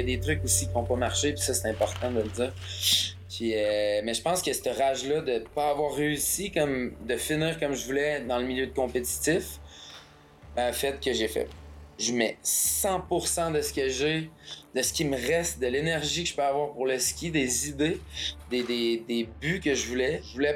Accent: Drummondville, Quebec, Canada; je viens de Drummondville, Québec à la base.

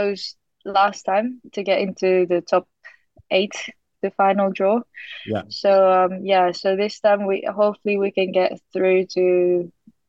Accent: Japan; growing up in Japan as a squash player is quite tough

